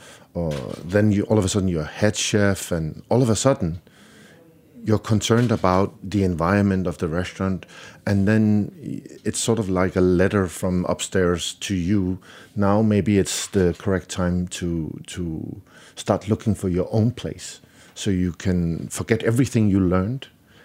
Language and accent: English; Denmark; born or raised there; also born or lived in London / Paris / Sweden